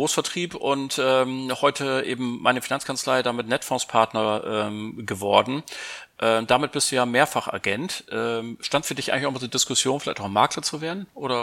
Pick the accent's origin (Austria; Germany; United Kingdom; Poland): Germany; Bremen; denn ich bin in meiner Heimat- und Geburtsstadt Bremen heute.